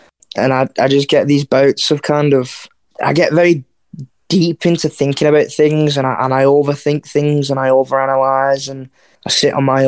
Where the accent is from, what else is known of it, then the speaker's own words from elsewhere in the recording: Wigan, North West England, United Kingdom; obviously we're from Wigan. It's like a small little town and that.